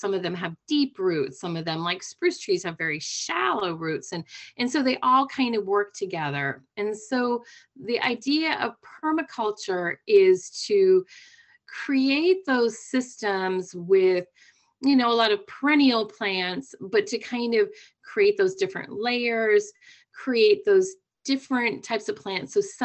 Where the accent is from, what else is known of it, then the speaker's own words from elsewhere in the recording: Midwest, United States; I'm from the Midwest, so it's heartbreaking for me that I can't grow tomatoes outside of a greenhouse.